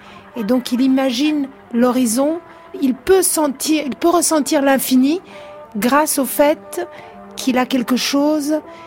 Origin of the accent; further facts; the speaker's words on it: Italy; le fait que je suis italienne, c'est important